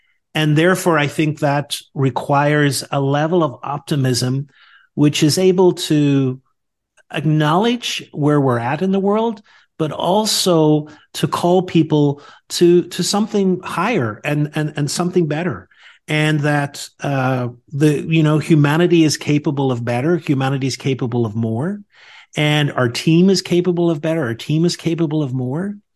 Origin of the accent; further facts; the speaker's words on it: Northern Ireland, United Kingdom; I think I got that from growing up in Northern Ireland.